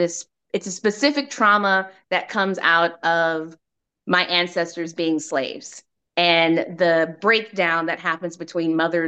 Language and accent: English; Florida, United States; Should I tell him I'm from Florida?